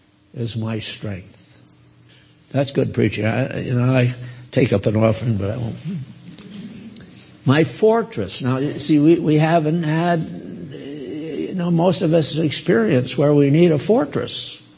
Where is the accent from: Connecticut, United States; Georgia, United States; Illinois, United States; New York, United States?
Connecticut, United States; New Haven; Yale's in my hometown up in New Haven, Connecticut. Well, I'm in West Haven.